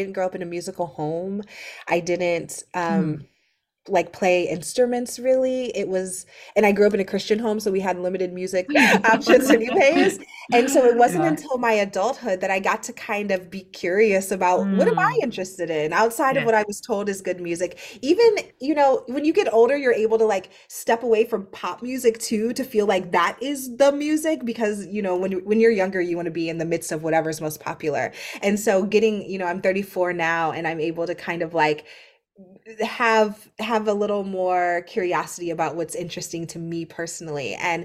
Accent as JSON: {"language": "English", "town": "Akron", "region": "Ohio", "country": "United States", "tie": "born or raised there", "said": "I own a bookstore in my hometown of Akron, Ohio."}